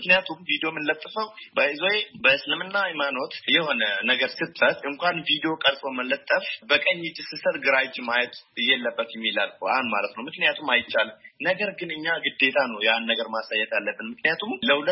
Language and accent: Amharic; Limu Kosa, Oromia, Ethiopia; now in Jimma, Ethiopia; ማለት እንግዲህ በማህበራዊ ድረገጽ የተወሰኑ ሰዎች ያውቁኛል። ጂማዞን ሊሞ ኮሳውራዳ ነው ተወልጄ ያደኩት። ትምህርቴን አንደኛ ደረጃ ለኩቺሜ በመትገኝ ትምህርት ቤት ነው የጀመርኩት። ሁለተኛ ደረጃ ጆራ ቦቶር ነው የተማርኩት። ጂማ ነው የምኖረው በዚህ ሰዓት።